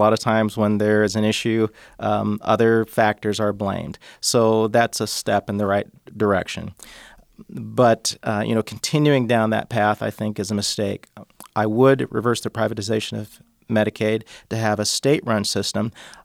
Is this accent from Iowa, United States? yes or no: yes; Iowa, United States; some of the diverse crops that we've seen growing up in Iowa in terms of wine and beer, hops and grapes.